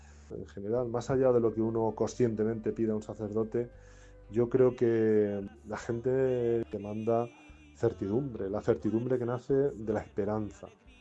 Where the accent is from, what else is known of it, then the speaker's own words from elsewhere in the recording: Villahermosa, Castilla-La Mancha, Spain; Soy natural de Villahermosa y fui ordenado sacerdote el 1 de junio del 2002.